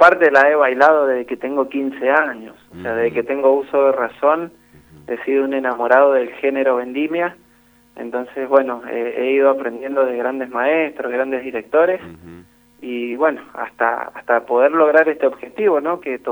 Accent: Mendoza, Argentina; para nosotros como mendocinos

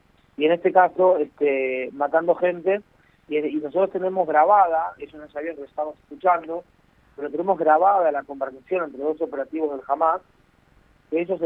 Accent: Uruguay; born there; Yo nací en Uruguay.

